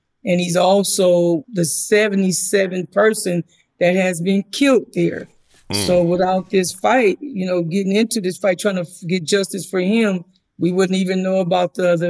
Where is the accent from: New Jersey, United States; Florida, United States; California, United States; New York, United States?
California, United States; Los Angeles; You know, I grew up in Watts. I'm still a part of my community because I still have a lot of family live there.